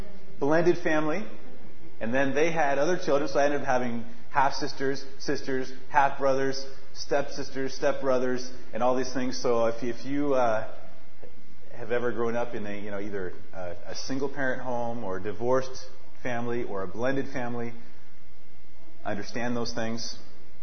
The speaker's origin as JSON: {"language": "English", "town": "Seattle", "region": "Washington", "country": "United States", "tie": "born or raised there", "said": "I was born in Seattle, Washington, not far from here. And I grew up as a Seattle Seahawks fan"}